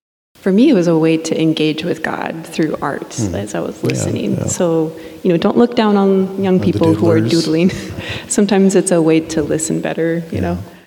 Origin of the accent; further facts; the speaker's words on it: Beaverton, Oregon, United States; And we grew up in Beaverton, kind of the suburbs of Portland, and I would call myself an elder millennial.